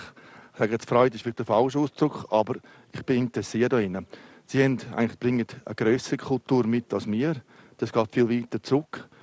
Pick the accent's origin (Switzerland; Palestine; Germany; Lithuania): Switzerland; dürfen wir als Schweizer